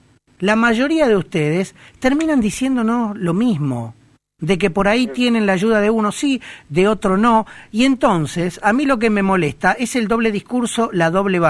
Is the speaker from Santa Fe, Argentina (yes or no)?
no; Junín, Buenos Aires Province, Argentina; also born or lived in Mar del Plata; reitero, soy de Junín y Mar del Plata.